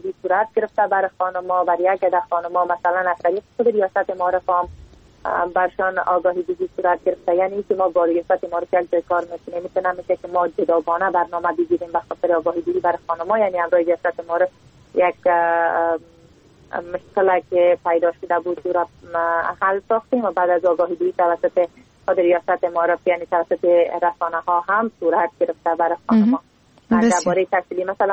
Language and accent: Persian; Takhar, Afghanistan; میبینیم چی گونه مشکلات در ولایت ما یعنی ولایت تخار وجود داره